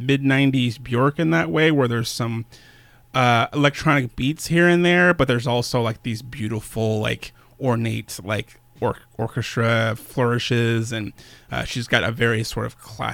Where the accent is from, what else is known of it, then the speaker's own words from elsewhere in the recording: Tucson, Arizona, United States; I'm from Arizona, so I still haven't gotten fully used to it.